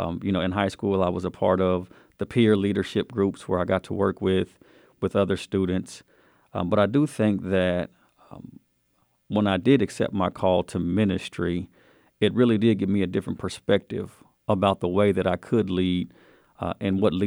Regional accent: Topeka, Kansas, United States; I am originally from Kansas. I was born in Topeka, Kansas

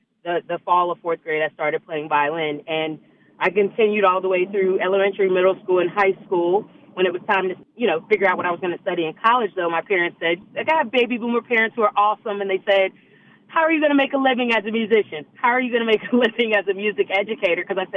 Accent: Pensacola, Florida, United States; also born or lived in Houston; We had moved to Florida by then, so I was born in Houston but moved to Pensacola, Florida

